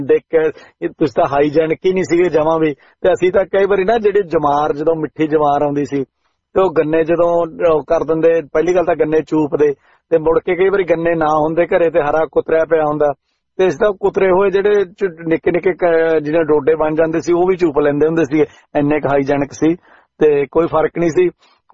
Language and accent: Punjabi; Punjab, India; ਤੇ ਮੈਂ ਦੁਆਬੇ ਤੋਂ ਹੀ